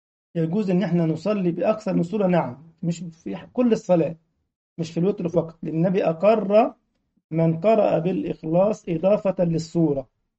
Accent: Egypt; السلام عليكم اخي،

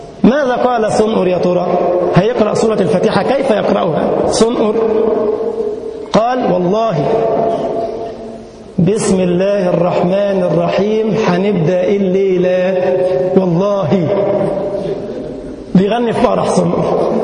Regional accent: Egypt; أذكر مرة في درس القرآن للأطفال عندنا في مسجدنا في بلدنا مصر

